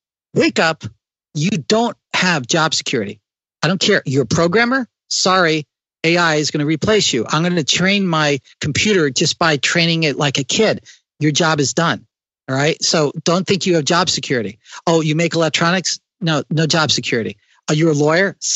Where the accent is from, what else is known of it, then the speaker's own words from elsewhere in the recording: New Jersey, United States; I grew up in New Jersey, where the ability to feel free as an individual is to get in a car and to drive wherever the heck I felt like.